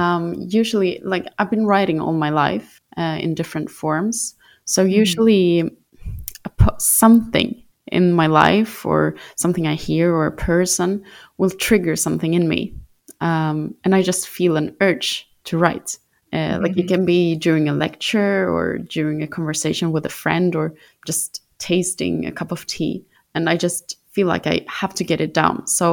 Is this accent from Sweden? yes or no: yes; South Sweden, Sweden; English is a second language; I'm from the south of Sweden. So quite far away.